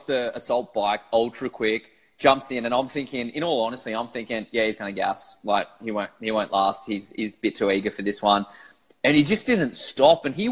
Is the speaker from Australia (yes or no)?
yes; Australia; being Australian